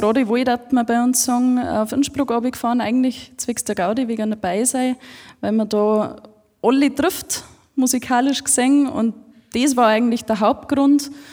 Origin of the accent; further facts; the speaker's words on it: Nussdorf am Inn, Bavaria, Germany; Und ich komme von Nussdorf am Inn, das ist zwischen Rosenheim und Kufstein.